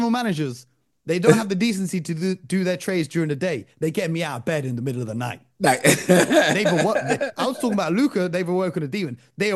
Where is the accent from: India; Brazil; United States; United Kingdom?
United Kingdom; England; accent: English; Chicago Bulls, you didn't want to hire me for your show because you didn't like my English accent.